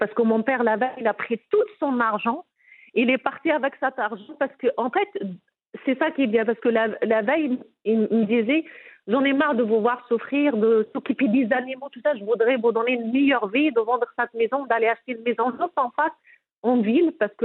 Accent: Kasbah Tadla, Béni Mellal-Khénifra, Morocco; born there; j'ai 41 ans, je viens d'avoir 41, donc je suis née au Maroc, à Kasbah Tadla, Kasbah Tadla, c'est à côté de Bani Malal.

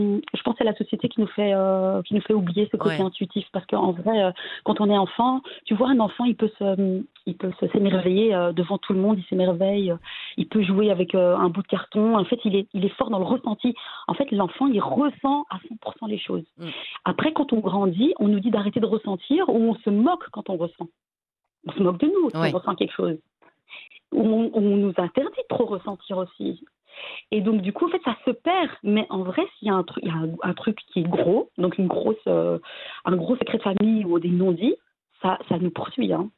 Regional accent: Belgium; Moi, je suis née en Belgique, je suis grandie en Belgique.

